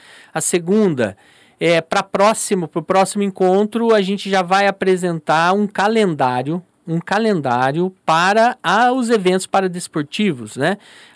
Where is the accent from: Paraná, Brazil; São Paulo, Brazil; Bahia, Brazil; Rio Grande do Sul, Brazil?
Paraná, Brazil; moved away as an adult; now in Alagoas, Brazil; apesar do meu portão, não esconder que eu sou do Paraná, mas já há mais de 10 anos no estado.